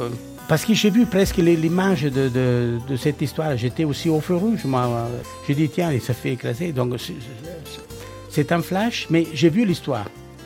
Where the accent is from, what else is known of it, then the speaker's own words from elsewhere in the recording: Catania, Sicily, Italy; De Catane, du côté de Catane.